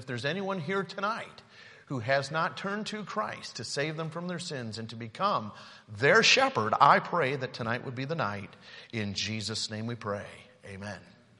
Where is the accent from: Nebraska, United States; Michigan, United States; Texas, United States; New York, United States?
Michigan, United States; Alto; And I come from a small town called Alto, not far from Caledonia. Anybody heard of Alto?